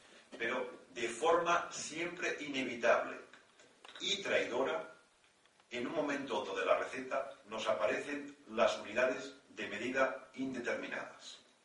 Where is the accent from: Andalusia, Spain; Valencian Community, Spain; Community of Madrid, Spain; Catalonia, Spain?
Catalonia, Spain; Ya saben cómo somos los catalanes, ¿eh?